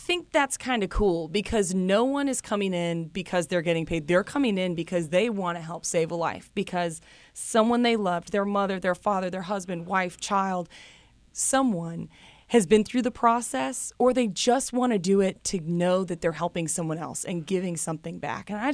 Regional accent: Tennessee, United States; I'm the oldest of six kids, and I grew up in Middle Tennessee, and I actually attended MTSU, so the Blue Raiders at home.

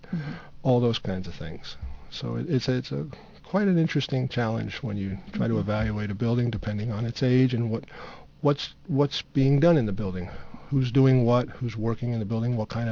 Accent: New York, United States; also born or lived in New Jersey; I'm from New York and New Jersey originally.

